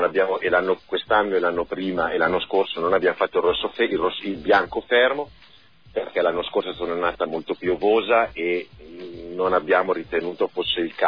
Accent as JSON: {"language": "Italian", "town": "Poggio Rusco", "region": "Lombardy", "country": "Italy", "said": "Nato a Poggio Rusco, per cui noi siamo, i vigneti sono a Poggio Rusco, noi siamo di Poggio Rusco"}